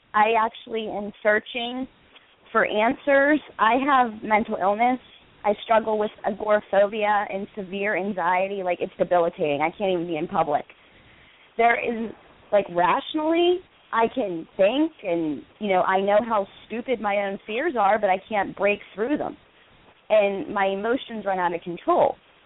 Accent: Pittsburgh, Pennsylvania, United States; I'm from Pittsburgh, Pennsylvania.

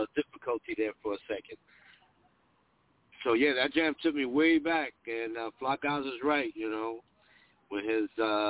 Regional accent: Bronx, New York, United States; We're from the Bronx, so we used to go to Skakey and Stars Roller Ring and hear that music.

